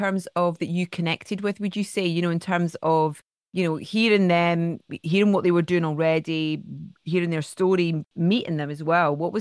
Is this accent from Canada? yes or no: no; Scotland, United Kingdom; I'm Scottish